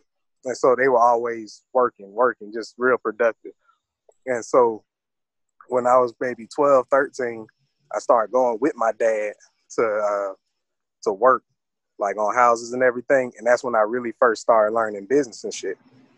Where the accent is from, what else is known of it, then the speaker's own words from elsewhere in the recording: Hogansville, Georgia, United States; I'm from Georgia, man. Different parts, though. Like, I moved around a lot when I was growing up. But really, mainly, like, my cousins and them, they'll tell you I'm from Hogansville, small country town.